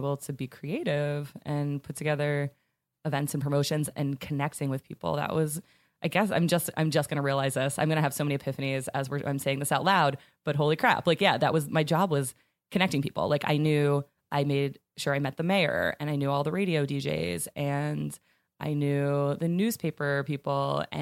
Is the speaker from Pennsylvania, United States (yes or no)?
yes; Pennsylvania, United States; I was in Pennsylvania. I grew up in near Pittsburgh and went to Penn State and stayed at Penn State for the year after I graduated